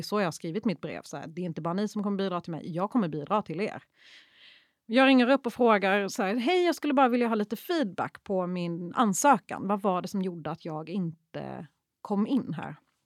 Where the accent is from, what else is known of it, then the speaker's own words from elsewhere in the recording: Småland, Sweden; accent: Småland dialect; Men det sjuka var att han hörde min småländska.